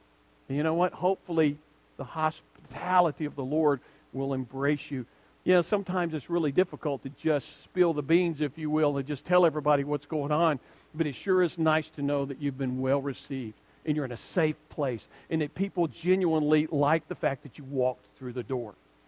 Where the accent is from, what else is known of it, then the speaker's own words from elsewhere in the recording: the South, United States; I have the advantage of being taught what hospitality was growing up in the South